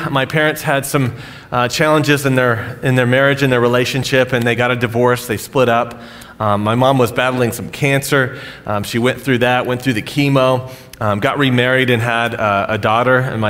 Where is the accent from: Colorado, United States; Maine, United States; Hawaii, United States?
Colorado, United States; Colorado Springs; also born or lived in Nashville; I was raised in Colorado Springs, born in Nashville